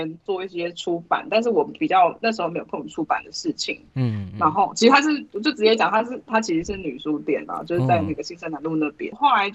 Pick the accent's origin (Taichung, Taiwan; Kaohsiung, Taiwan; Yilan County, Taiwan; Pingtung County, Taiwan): Kaohsiung, Taiwan; 我就是高雄人，怎么了吗？